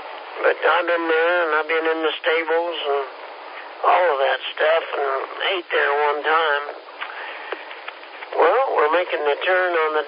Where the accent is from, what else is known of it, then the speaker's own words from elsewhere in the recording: Kansas, United States; you know, we're from Kansas originally. We're a little bit slow.